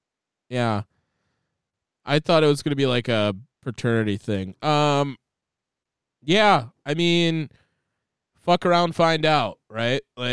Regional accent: United States; Because I'm American.

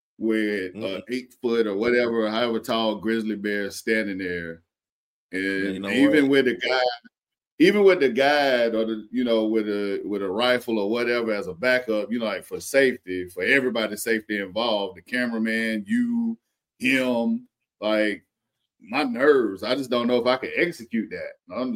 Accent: South Carolina, United States; now in Georgia, United States; Cause I pretty much hunt here in Georgia. And then I got a buddy that I grew up with in South Carolina.

